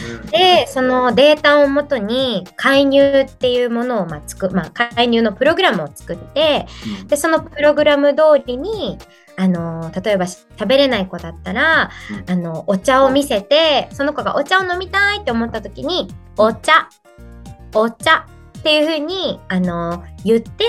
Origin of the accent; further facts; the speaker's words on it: Gunma, Japan; now in Tokyo, Japan; 、はいはい、まあでも両親ブラジル人なので、はい、まあ一応バックボーンとしてはブラジル人系家庭で育ちました。